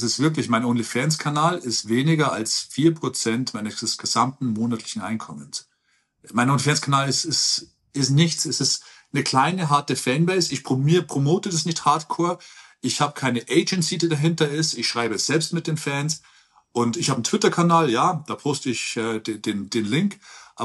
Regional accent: Ergolding, Bavaria, Germany; Aus Ergolding, Niederbayern, ich bin der volle Bauer. Ich bin so ein Bauer, ich bin in Ergolding aufgewachsen, zur damaligen Zeit 10.000 Einwohner. Wir waren das letzte Haus bei den Feldern. Ich bin zwischen Kühen und Odel aufgewachsen, ja, voll der Bauer.

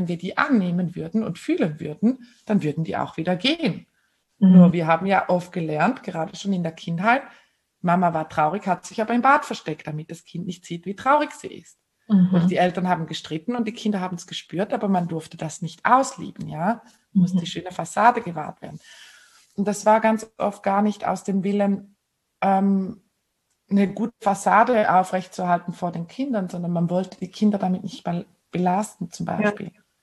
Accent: Switzerland; Aber bei uns in der Schweiz ist es schon oft so, oder zumindest war das in meiner Empfindung, so in meiner Wahrnehmung.

